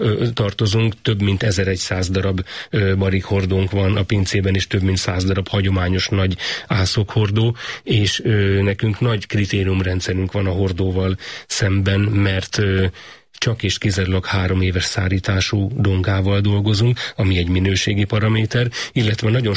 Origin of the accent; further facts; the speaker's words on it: Tapolca, Veszprém County, Hungary; born there; also born or lived in Budafok / Eger; Hát Tapolcán születtem, de a szakmát már igazából az egyetem, a budafoki iskolát végeztem